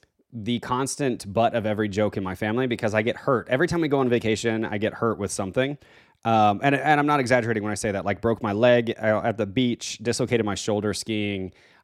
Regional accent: New Mexico, United States; I grew up in New Mexico, right? So there is only soccer and tennis.

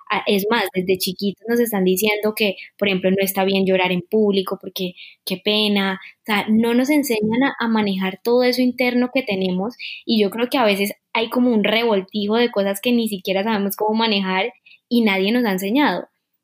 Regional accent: Colombia; Tengo 27 años. Soy de Colombia

